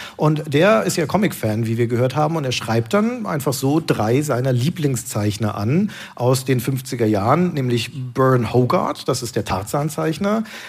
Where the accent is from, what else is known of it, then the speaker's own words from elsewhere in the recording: Nuremberg, Bavaria, Germany; in Nürnberg, meiner Heimatstadt